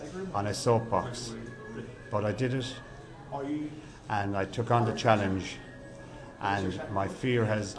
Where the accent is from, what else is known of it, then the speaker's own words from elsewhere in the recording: Galway, Connacht, Ireland; where I booked the course, which was in Galway, my hometown.